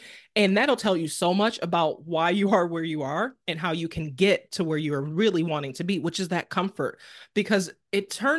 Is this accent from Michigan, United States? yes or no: yes; Detroit, Michigan, United States; So I am originally from Detroit. I live somewhere else now.